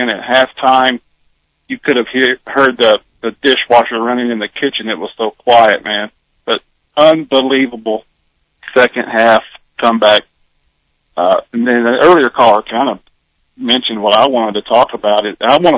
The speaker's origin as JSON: {"language": "English", "region": "Tennessee", "country": "United States", "said": "I'm originally from Tennessee, so."}